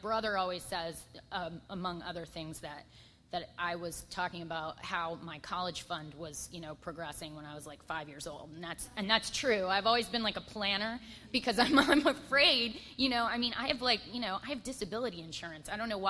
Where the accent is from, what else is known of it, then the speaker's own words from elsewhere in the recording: Tampa, Florida, United States; born there; I was born in Tampa, and my parents were married, and they were normal middle-class people.